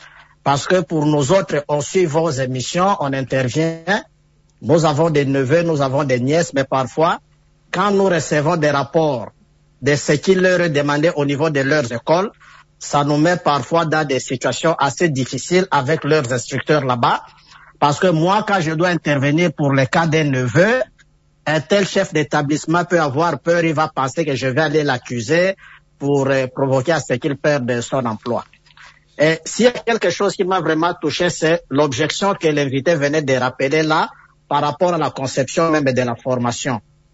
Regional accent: DR Congo; chez nous, en République démocratique du Congo

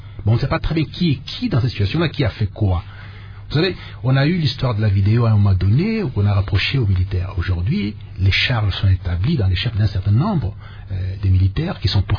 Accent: Luiza, Kasaï-Central, DR Congo; moi-même je suis ressortissant du Kasaï central et de Luisa pour être plus précis

